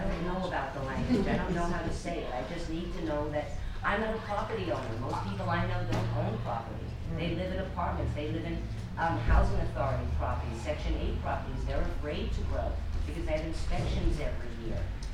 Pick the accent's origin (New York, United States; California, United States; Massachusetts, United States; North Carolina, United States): New York, United States; And I'm from New York, and I just have a sense of where it's okay to kind of be and where it's not okay.